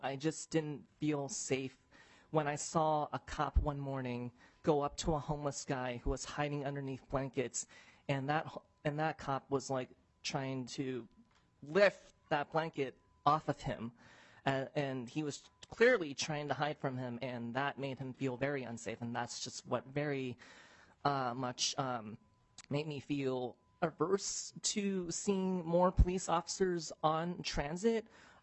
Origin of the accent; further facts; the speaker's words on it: San Francisco, California, United States; I'm from San Francisco originally.